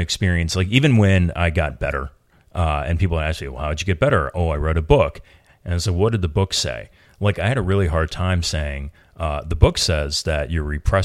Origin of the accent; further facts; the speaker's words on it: United States; I'm going to do everything all at once because I'm American.